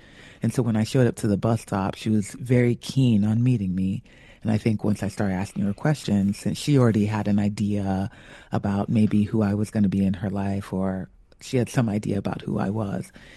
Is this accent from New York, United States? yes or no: no; California, United States; also born or lived in Maryland; We started off in Bethesda, Maryland, where my youngest sister was born. From there, after my father joined us, we came to California